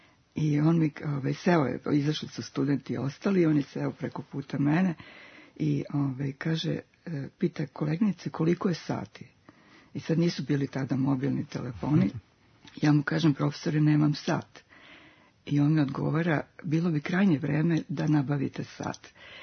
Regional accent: Split, Split-Dalmatia County, Croatia; now in Belgrade, Serbia; Došla sam iz Splita u Beogradu, metropolu. Metropolu za Split je to bila metropola.

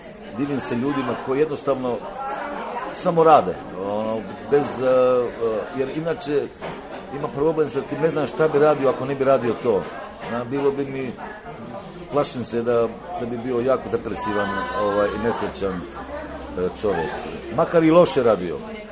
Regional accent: Ljubljana, Slovenia; Stvarno sam bio poželjan i kad sam bio klinac, svi su mi se radovali, pošto sam bio iz Ljubljane

